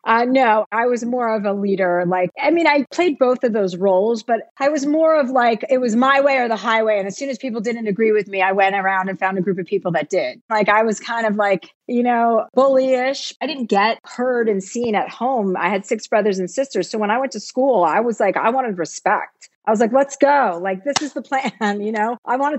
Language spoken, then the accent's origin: English; New Jersey, United States; You know, I came from New Jersey. My dad was a used car dealer.